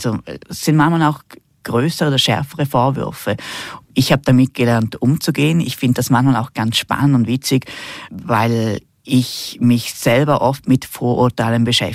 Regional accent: Rheineck, St. Gallen, Switzerland; Also ich bin eigentlich an der Grenze aufgewachsen, an der Grenze zu Vorarlberg in Rheineck.

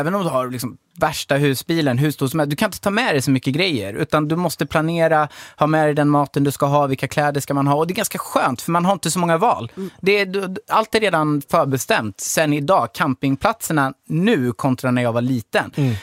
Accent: Hultsfred, Kalmar County, Sweden; Vi drog ju från då Hultsfred där jag är uppvuxen till Spanien med bil och husvagn.

